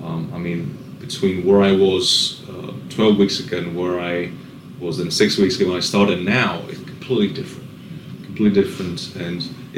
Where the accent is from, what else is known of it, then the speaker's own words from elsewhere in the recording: England, United Kingdom; now in United States; Yeah, so I've been in the U.S. for 17 years now, so my accent is not what it used to be. But yeah, I'm originally from England, and also I'm half Greek